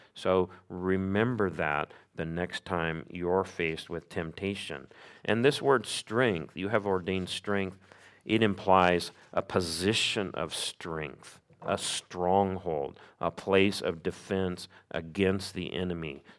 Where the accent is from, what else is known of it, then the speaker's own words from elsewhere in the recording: Missouri, United States; When I grew up in Missouri, and my brothers and I joined the Boy Scouts